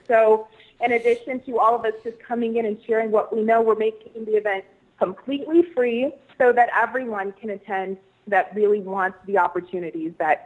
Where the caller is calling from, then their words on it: Denver, Colorado, United States; I am calling you from Denver, Colorado.